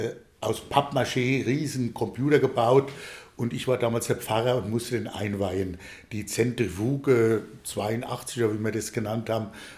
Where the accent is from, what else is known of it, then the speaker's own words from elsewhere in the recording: Gladbach, Germany; Ich stamme ja aus Gladbach und war dort in sehr vielen Vereinen engagiert.